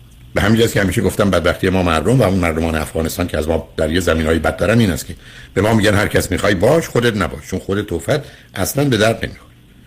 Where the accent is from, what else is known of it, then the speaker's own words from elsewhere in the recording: Shiraz, Fars, Iran; من خب میدونی شیرازی هستم و تو شیراز بزرگ شدم، حداقل تا کلاس 10.